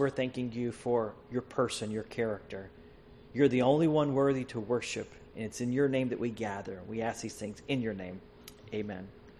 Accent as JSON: {"language": "English", "country": "United States", "said": "not blaming our leadership, but blaming the support of us as American citizens."}